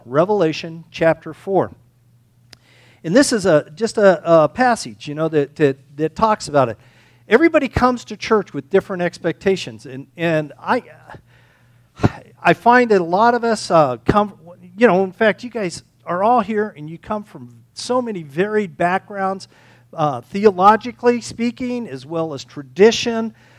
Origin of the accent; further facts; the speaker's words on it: California, United States; When I grew up in California with my Southern Baptist background